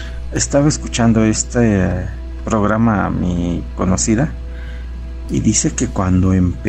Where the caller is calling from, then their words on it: Real del Monte, Hidalgo, Mexico; de Real del Monte.